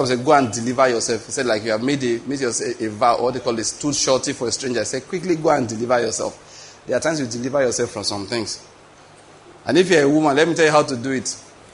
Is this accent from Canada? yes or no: no; Ondo, Nigeria; my wife is from Delta State, even though I'm from Ondo State.